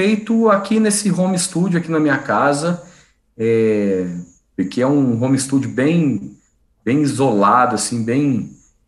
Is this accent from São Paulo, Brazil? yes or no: no; Alfenas, Minas Gerais, Brazil; now in Divinópolis, Brazil; o pôr do sol mais bonito do Brasil é da minha terra natal, que é de Alfenas. E o segundo mais bonito é onde eu vivo, que é Divinópolis.